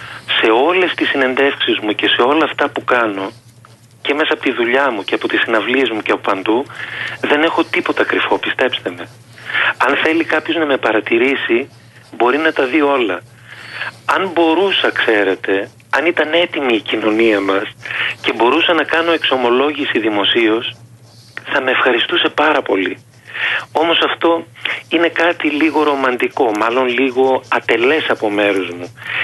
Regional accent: Eastern Macedonia and Thrace, Greece; born there; Εγώ είμαι Μικρασιάτης και Πόντιος από πατέρα και μητέρα και Μακεδόνας, γιατί γεννήθηκα σε ένα χωριό της Δράμας.

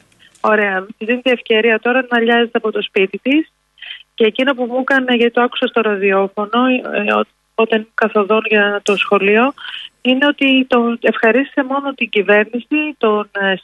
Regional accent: Thessaloniki, Central Macedonia, Greece; Ως Θεσσαλονικιά μου αρέσει η θάλασσα

